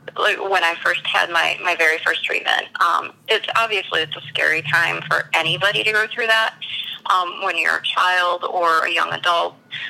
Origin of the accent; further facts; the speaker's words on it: Saginaw, Michigan, United States; So, yeah, I grew up in Saginaw, and it was about an hour and a half drive